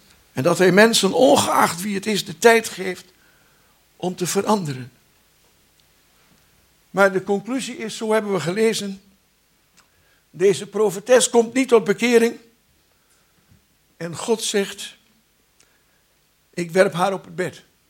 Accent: Netherlands; Daar zijn wij gewillig voor als Nederlanders. Als het niks kost, willen we alles.

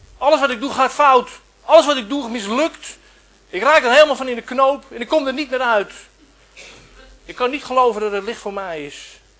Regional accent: Texel, North Holland, Netherlands; Ik kom van Texel en als je in Den Burg komt, dan staat daar een hele grote kerk in het midden.

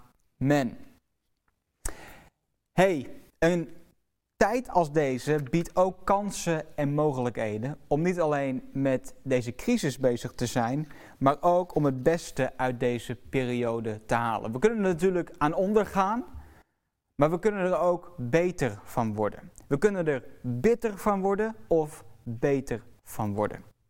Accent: Den Helder, North Holland, Netherlands; Ik ben 23 jaar, ik kom uit Den Helder

